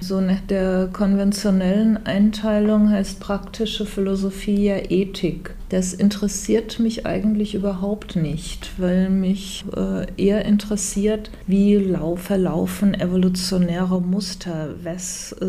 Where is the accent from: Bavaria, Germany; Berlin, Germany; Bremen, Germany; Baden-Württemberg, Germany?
Bavaria, Germany; Alzenau; born there; Damals war ich fasziniert von den Debatten in meinem Geburtsort Alzenau. Das ist ein recht kleiner Ort